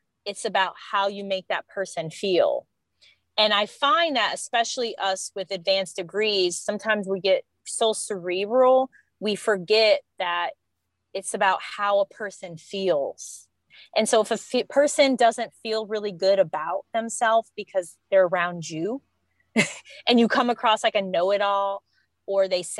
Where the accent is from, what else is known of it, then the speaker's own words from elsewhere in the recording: Michigan, United States; now in Miami, United States; I'm a Midwesterner. I'm originally from the west side of Michigan. So I have that kind of Midwest vibe